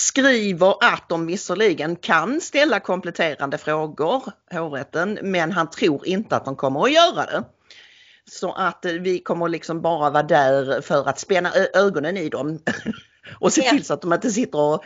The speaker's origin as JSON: {"language": "Swedish", "region": "Skåne", "country": "Sweden", "said": "Jag tror överhuvudtaget att det är svårt för oss som skåningar att härma andra skånska dialekter än den vi tillhör."}